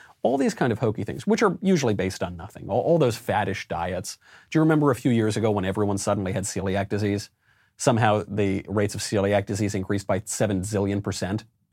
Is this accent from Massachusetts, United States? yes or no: no; New York, United States; also born or lived in Los Angeles; I'm a New Yorker. This is the sort of thing that we do.